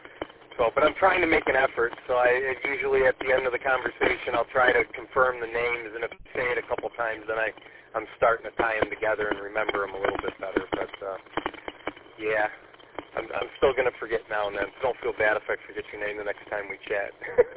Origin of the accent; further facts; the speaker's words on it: Shelby Township, Michigan, United States; I'm from Shelby Township.